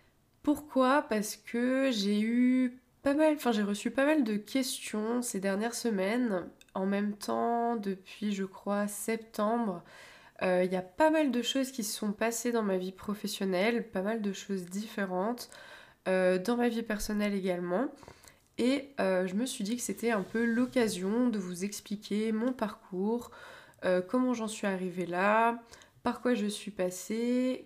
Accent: Brest, Brittany, France; also born or lived in Loire-Atlantique / Normandy; Donc moi je suis née à Brest, j'ai été dans un premier temps dans le Finistère, et puis après on est allé du côté de Nantes, donc Loire-Atlantique, pareil, toujours assez proche de la Bretagne.

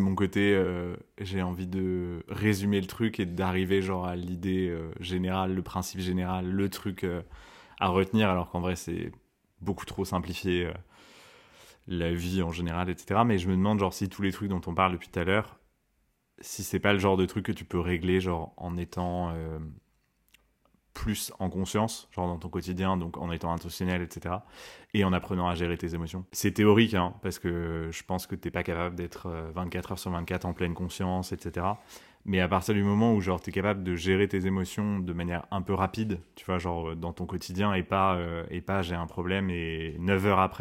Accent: Switzerland; je suis suisse aussi.

